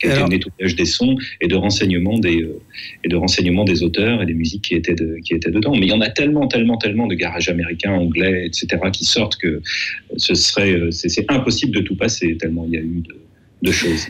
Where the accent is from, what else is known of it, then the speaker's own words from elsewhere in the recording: Lyon, Auvergne-Rhône-Alpes, France; je suis pas si loin de ça que de Villefranche-sur-Saône, puisque moi je suis lyonnais à l'origine.